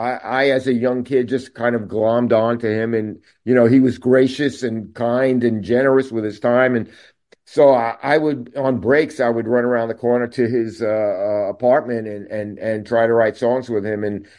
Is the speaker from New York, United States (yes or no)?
yes; Brooklyn, New York, United States; I grew up in Brooklyn, New York. At about 9 years old, I got taken to a rock and roll show.